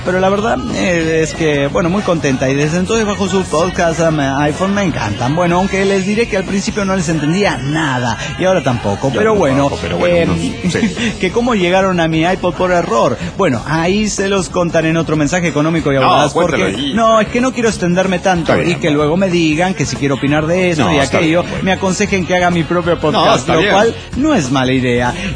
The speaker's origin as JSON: {"language": "Spanish", "country": "Mexico", "said": "le dije que yo era de México"}